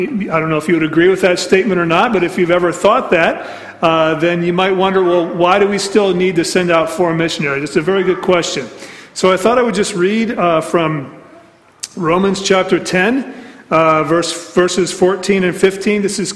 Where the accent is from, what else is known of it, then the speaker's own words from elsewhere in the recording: Japan; also born or lived in Philadelphia; I grew up in Japan as a child of missionaries. I was a missionary kid myself. I spent the middle 20 years or so of my life in Philadelphia.